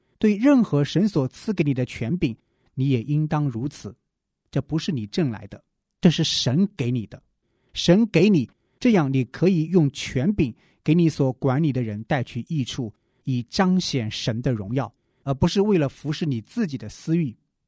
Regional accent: China; 逐渐的，我们中国人见面的打招呼已经开始变成了最近怎么样，工作忙不忙

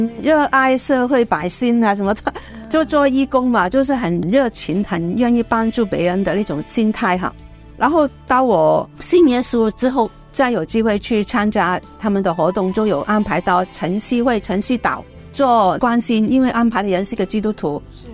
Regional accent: Hong Kong; 因为我自己从小在香港嘛，所以从小就是幼稚园小学中学都在天主教基督教

